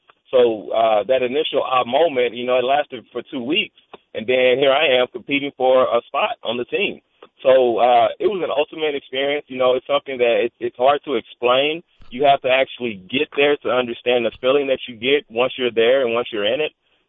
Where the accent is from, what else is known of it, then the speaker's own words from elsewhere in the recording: Texas, United States; as a child, especially growing up in Texas, you dream to play in the NFL.